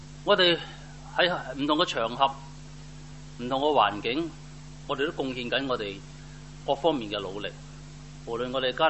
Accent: Hong Kong; 睇下佢點樣俾我哋對我哋香港人性、香港嘅社會啊、人類嘅狀態到底係點樣嘅？

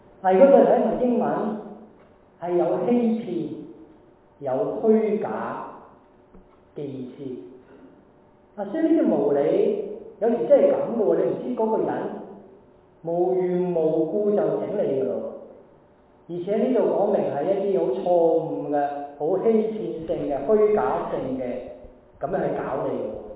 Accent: Hong Kong; 我们中国人香港人就是等到颈都长啊

